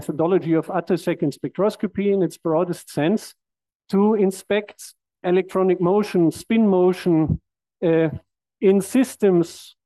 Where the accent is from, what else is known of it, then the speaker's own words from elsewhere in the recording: Graz, Styria, Austria; So I'm visiting from Austria, from Graz.